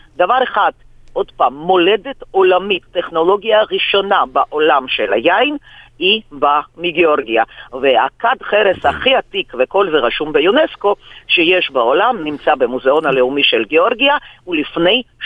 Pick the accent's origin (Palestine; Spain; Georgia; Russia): Georgia; Tbilisi; now in Israel; אני בטביליסי, אני נולדתי וגדלתי שם